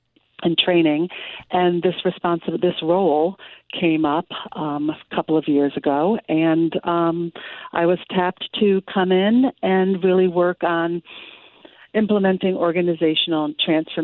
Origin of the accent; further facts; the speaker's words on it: Fairfield, Connecticut, United States; now in New York, United States; I'm from Connecticut, from Fairfield. I'm a Sacred Heart grad.